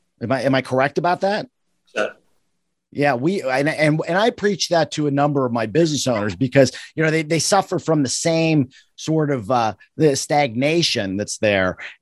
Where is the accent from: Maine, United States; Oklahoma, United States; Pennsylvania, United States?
Pennsylvania, United States; I'm from Western Pennsylvania, so I'm a Pittsburgh Steelers fan